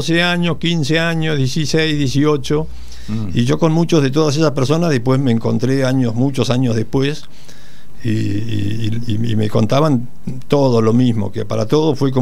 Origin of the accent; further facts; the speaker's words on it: Acasuso, Buenos Aires Province, Argentina; moved away; Y nosotros llegamos, imagínate, éramos de Acasuso, San Isidro, éramos unos papanatas que solamente sabíamos, no sé, prender el fuego como de la hornalla, ¿entendés?